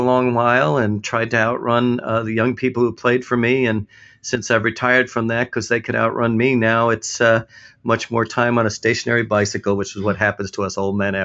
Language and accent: English; Brooklyn, New York, United States; given where I grew up in Brooklyn, New York.